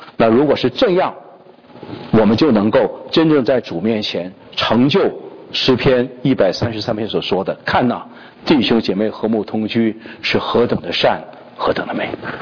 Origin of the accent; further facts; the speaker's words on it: China; 那我们中国人说群众的眼睛都是亮的